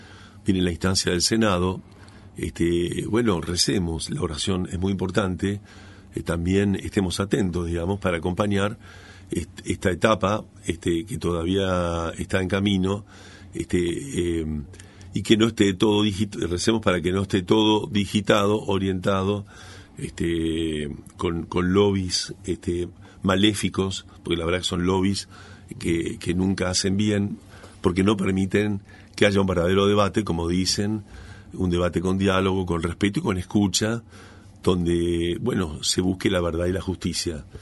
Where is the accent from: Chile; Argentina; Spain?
Argentina; Como argentinos, como ciudadanos, como cristianos